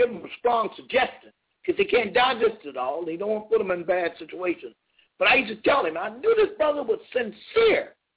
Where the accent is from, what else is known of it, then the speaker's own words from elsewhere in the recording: New York, United States; And you know I'm from New York, and you're from New York